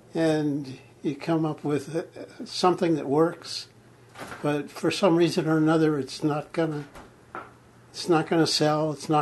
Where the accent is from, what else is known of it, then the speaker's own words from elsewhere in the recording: California, United States; Born and raised in Marin County.